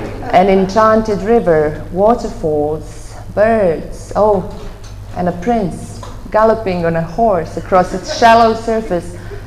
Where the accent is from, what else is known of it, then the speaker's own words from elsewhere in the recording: Montenegro; Montenegro, which is also my country, my home country